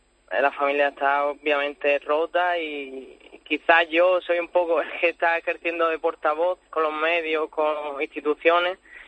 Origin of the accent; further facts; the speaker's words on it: Lepe, Andalusia, Spain; Aquí somos, nosotros somos de Lepe, Huelva.